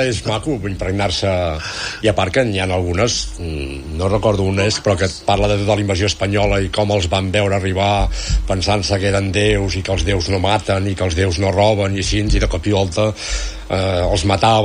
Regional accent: Catalonia, Spain; No hi hem anat allà amb una bandera d'Espanya. Com a catalans, no?

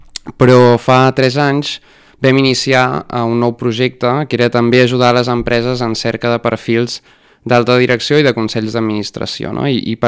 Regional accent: Girona, Catalonia, Spain; nosaltres som de Girona tota la vida.

